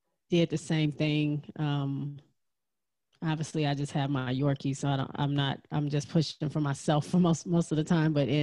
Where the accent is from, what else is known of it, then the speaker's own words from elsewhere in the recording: Michigan, United States; I'm from Michigan, going to college in Texas.